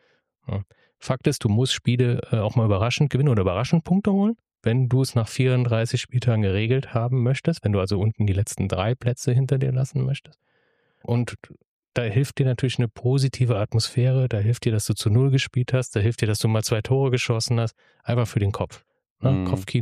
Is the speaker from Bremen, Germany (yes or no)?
yes; Bremen, Germany; wo wir als Bremer oder Werder-Fan an sich immer so ein bisschen hingeschaut hat